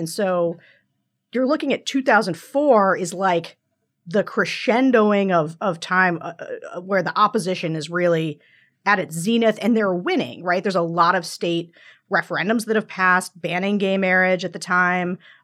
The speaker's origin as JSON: {"language": "English", "region": "Pennsylvania", "country": "United States", "tie": "born or raised there", "said": "So Rick Santorum is a senator from Pennsylvania, my home state"}